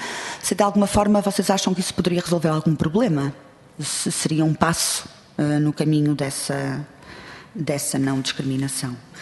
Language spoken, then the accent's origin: Portuguese; Porto, Norte, Portugal; e eu sou do Porto